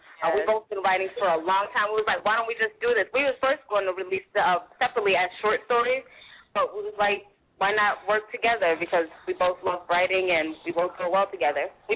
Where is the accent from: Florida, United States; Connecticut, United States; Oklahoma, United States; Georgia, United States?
Connecticut, United States; Bridgeport; I'm from Bridgeport, Connecticut. I am a single mother of four, attending University of Bridgeport, a business student.